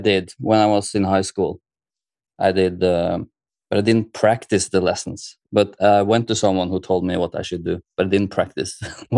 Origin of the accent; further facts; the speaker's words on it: Moss, Eastern Norway, Norway; now in Oslo, Norway; A town just south of Oslo called Moss.